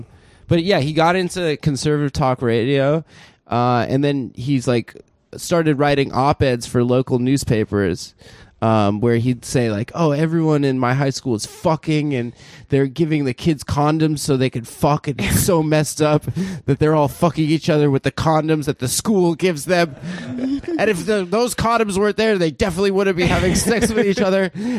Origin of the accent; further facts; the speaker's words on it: Santa Monica, California, United States; also born or lived in Las Vegas; I'm from Santa Monica originally, like West LA.